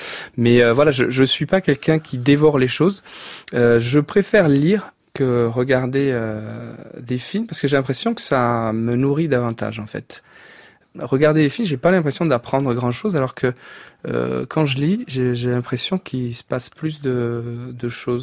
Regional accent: Montesarchio, Campania, Italy; French is a second language; La région de Naples, et plus précisément une ville qui s'appelle Montesarchio, qui est à une cinquantaine de kilomètres à l'intérieur des terres par rapport à Naples.

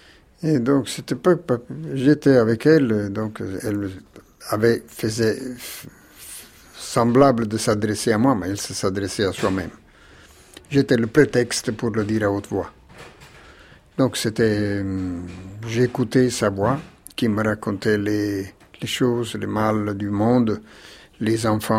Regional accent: Campania, Italy; accent: Neapolitan; first language Neapolitan; French is a second language; Je suis né en napolitain. J'ai grandi en napolitain, je sais, napolitain c'est ma langue maternelle. C'est la langue que je parle quand je suis seul, quand je parle avec moi-même.

